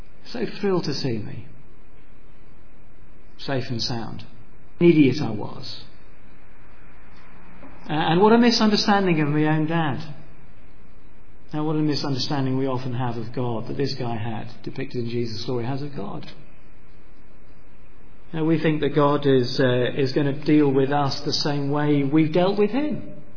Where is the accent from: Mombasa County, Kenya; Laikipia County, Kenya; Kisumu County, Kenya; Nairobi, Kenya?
Mombasa County, Kenya; I was born and brought up in Kenya, and we were down on the Kenyan coast. Well, we were in the most idyllic, wonderful house right on the beach, right on the seafront, and just south of the harbour, Mombasa Harbour.